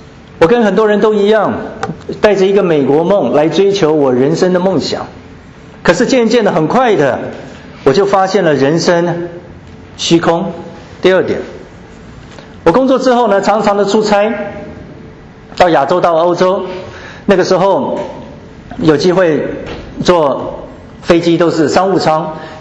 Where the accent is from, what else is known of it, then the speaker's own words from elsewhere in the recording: Tainan, Taiwan; now in United States; 我是来自台湾台南的一个很平凡的外省家庭，在那个年代，我们这样子一个外省家庭，不是地主，没有产业，没有祖产，父母带着很小的孩子49年到了台湾，